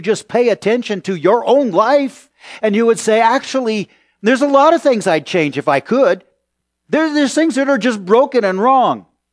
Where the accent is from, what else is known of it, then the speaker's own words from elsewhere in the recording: Walnut Creek, California, United States; when I was growing up in Walnut Creek on Palmer Road